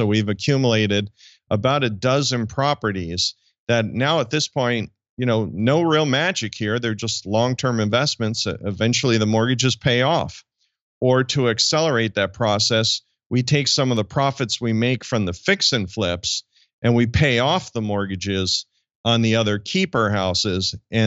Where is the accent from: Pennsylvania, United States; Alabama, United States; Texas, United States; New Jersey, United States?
New Jersey, United States; So you're in Manhattan. I grew up in Jersey.